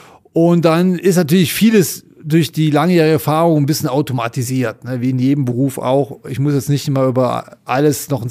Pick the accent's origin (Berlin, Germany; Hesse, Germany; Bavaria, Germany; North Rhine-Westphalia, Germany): North Rhine-Westphalia, Germany; now in Raubling, Germany; ich wohne in Raubling, das ist schon im Inntal, Landkreis Rosenheim, aber aufgewachsen bin ich im Rheinland zwischen Düsseldorf und Köln. Also bin eine rheinländische Frohnatur.